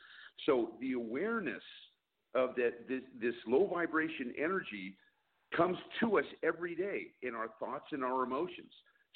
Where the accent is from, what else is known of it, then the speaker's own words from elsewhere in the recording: San Francisco, California, United States; I'm from San Francisco, and I used to drive across the Golden Gate Bridge a lot